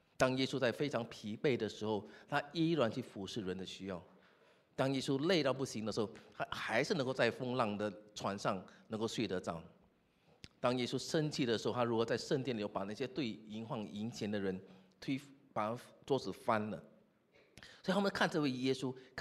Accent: Singapore; 我们都是新加坡人

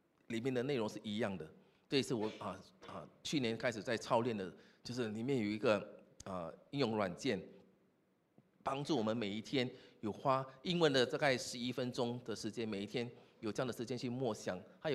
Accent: Singapore; 我们都是新加坡人

